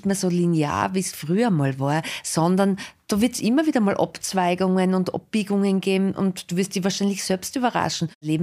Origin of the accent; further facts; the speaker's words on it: Styria, Austria; now in Vienna, Austria; wie man es an meinem Dialekt vielleicht hört, ich bin aus der Steiermark und vor 8 Jahren bin ich nach Wien gekommen